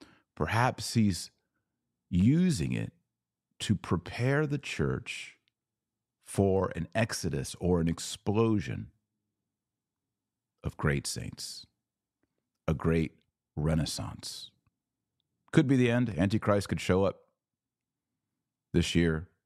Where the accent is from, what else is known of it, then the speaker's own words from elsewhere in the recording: Texas, United States; I think, Michael, what I experience as an American, as a Texan, as a father, as a Catholic